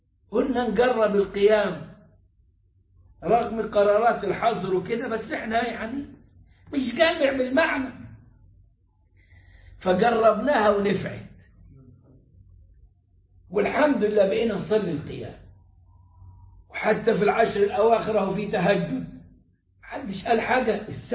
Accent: Egypt; عندنا في مصر

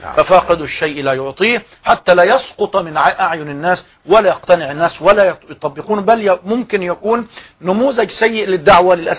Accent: Egypt; عندنا في مصر

